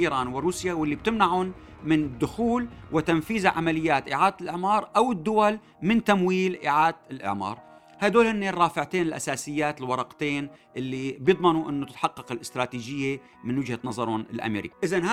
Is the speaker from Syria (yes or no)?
yes; Syria; وهذا شيء بهمنا نحن كسوريين